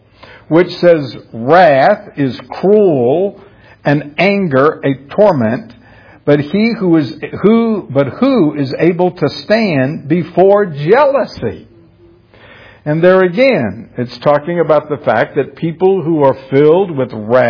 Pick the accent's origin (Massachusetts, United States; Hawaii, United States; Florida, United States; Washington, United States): Florida, United States; also born or lived in Tennessee / Texas; I grew up in Florida, college in Tennessee, and then I moved to Texas.